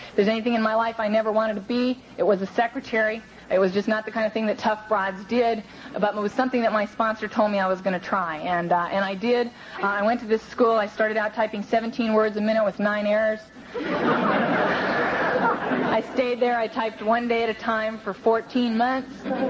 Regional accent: Venice, California, United States; born or raised there

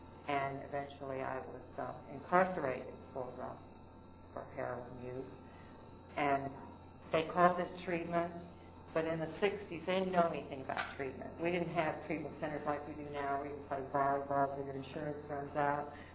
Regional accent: West Coast, United States; I returned to California. I was raised on the West Coast. My people were.

